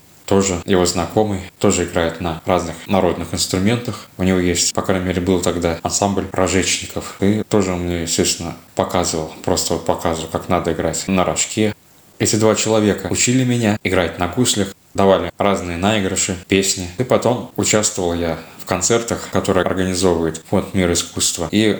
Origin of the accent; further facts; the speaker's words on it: Kazan, Tatarstan, Russia; born there; Родился в Казани.